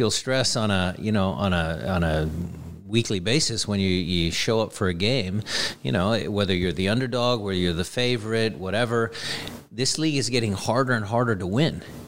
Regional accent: Seattle, Washington, United States; So that I take a lot of pride as a guy born and raised in Seattle that day was an event, a massive event for our city, for our club, for the Pacific Northwest

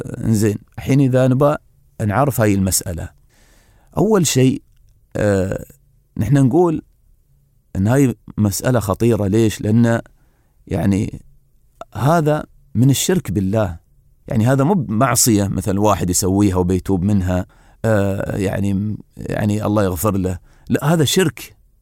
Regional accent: Dubai, United Arab Emirates; يعني مثلا هني نحن عندنا في دبي أحيد من زمان

